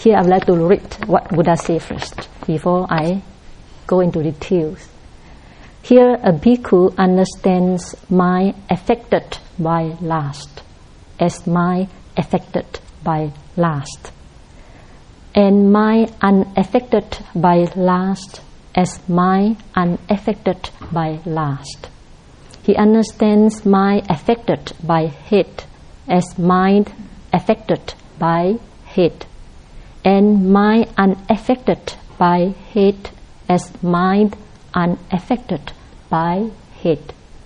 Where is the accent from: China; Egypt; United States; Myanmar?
Myanmar; I come from Burma.